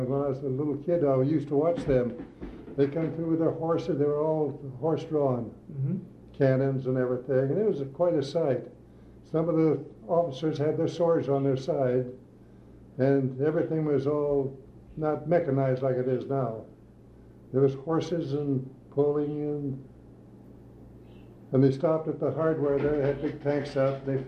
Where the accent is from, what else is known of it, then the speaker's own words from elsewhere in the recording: Minneapolis, Minnesota, United States; also born or lived in Abilene; So actually, I was raised in Minnesota, born in Abilene, and that's the way we started.